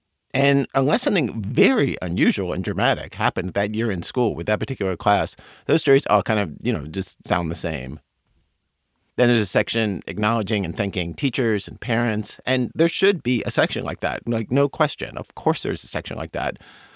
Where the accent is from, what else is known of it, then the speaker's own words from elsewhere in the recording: Baltimore, Maryland, United States; I'm from Baltimore.